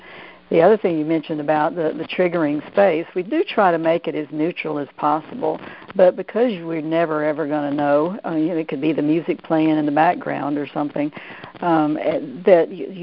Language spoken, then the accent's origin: English; Georgia, United States; accent: Southern; being a Southern girl from Georgia, it's my Southern accent here.